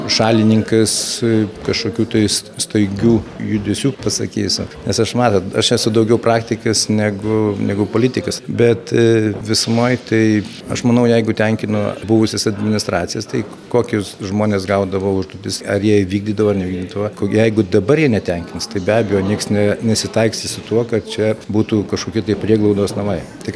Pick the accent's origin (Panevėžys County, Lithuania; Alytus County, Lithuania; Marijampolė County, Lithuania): Alytus County, Lithuania; Alytus; Taip, esu alytiškis, pradėjau ir baigiau čia vidurinę mokyklą. Taip pat čia esu dirbęs tiek milicijoje, tiek policijoje, dirbęs Vilniaus banke anksčiau.